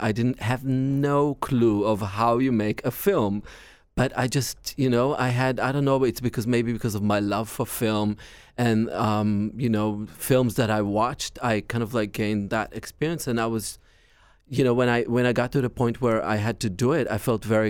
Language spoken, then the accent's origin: English; Israel; because they were worried about my accent and the fact that I didn't have enough experience in film. So I remember I was like, okay, if I can't even do that, you know, play those parts, what am I going to do? So I had to give up on my dream to become an actor. It wasn't easy. I moved back to Israel.